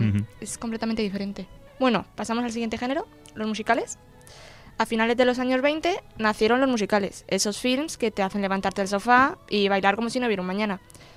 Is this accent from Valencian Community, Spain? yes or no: yes; Alicante, Valencian Community, Spain; Yo, por ejemplo, en hogueras, porque soy de Alicante, es típico poner este megamix en las noches.